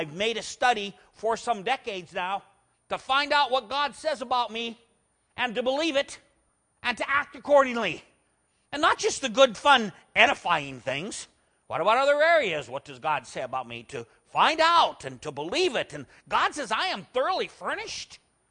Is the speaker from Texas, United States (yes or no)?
no; Montana, United States; I was raised in Western Montana.